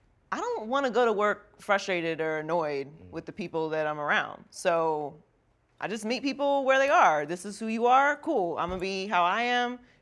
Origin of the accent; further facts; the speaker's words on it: Pittsburgh, Pennsylvania, United States; I grew up in Pittsburgh.